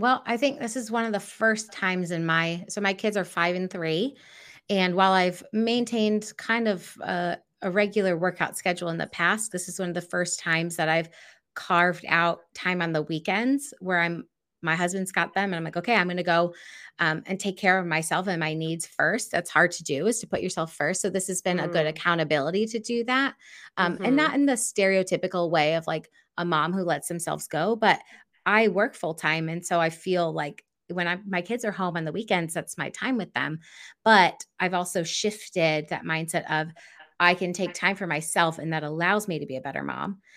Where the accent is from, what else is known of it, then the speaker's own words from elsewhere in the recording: Michigan, United States; And I grew up in West Michigan, which is a heavily Dutch and German population.